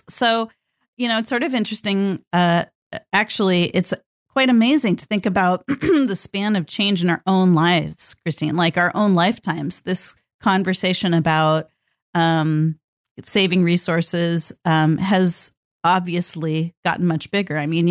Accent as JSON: {"language": "English", "region": "California", "country": "United States", "tie": "born or raised there", "said": "Like I grew up this way. I grew up in Northern California."}